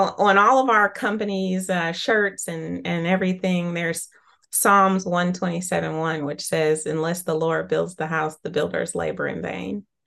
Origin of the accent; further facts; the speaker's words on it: California, United States; now in Nashville, United States; Well, I grew up in Northern California, came to Nashville almost 18 years ago.